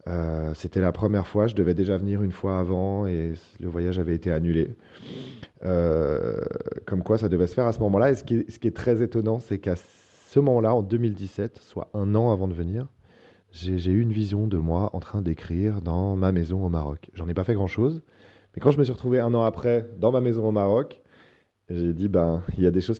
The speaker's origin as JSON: {"language": "French", "region": "Auvergne-Rhône-Alpes", "country": "France", "also_born_or_lived": "Switzerland", "said": "Moi, je suis de Haute-Savoie, en France. Je suis né en Suisse, tout un mélange d'un père italien. Donc je suis parti à Paris où je suis resté 12 ans."}